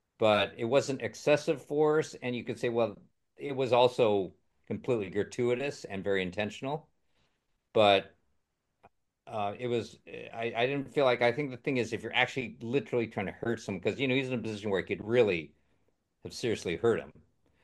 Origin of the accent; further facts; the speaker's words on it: Edmonton, Alberta, Canada; also born or lived in Los Angeles; my apologies to any LA people watching this because, that's my hometown. But my childhood was in Edmonton.